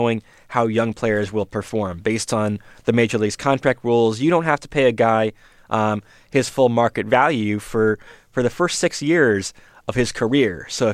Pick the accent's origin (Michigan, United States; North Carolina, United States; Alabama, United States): Michigan, United States; I grew up in Michigan.